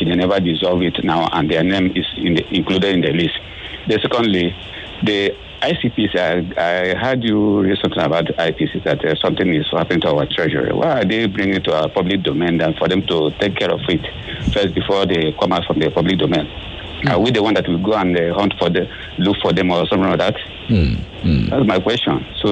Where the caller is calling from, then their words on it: Nigeria; I'm calling from Maboro.